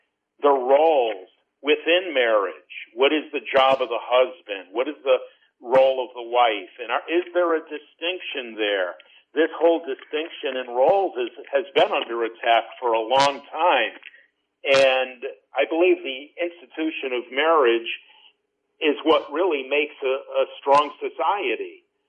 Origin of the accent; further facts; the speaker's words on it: Connecticut, United States; I then went off to Bible college in Minnesota. I'm originally from Connecticut.